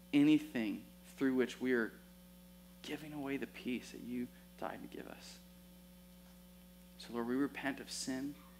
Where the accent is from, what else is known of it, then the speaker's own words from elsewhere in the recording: California, United States; I'm from California, so, like, I know what to do in an earthquake.